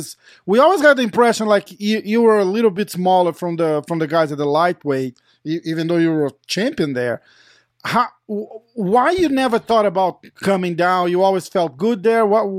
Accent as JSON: {"language": "English", "country": "Brazil", "said": "Like we're from Brazil, so we were kind of like, oh shit, now he has to win that fight."}